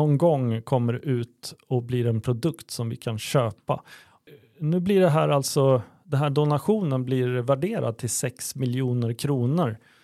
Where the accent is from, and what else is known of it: Örebro, Örebro County, Sweden